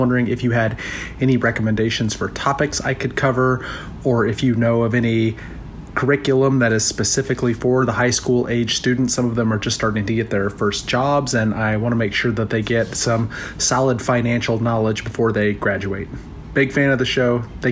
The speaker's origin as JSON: {"language": "English", "region": "Texas", "country": "United States", "said": "I'm from Texas, and I'm a high school teacher"}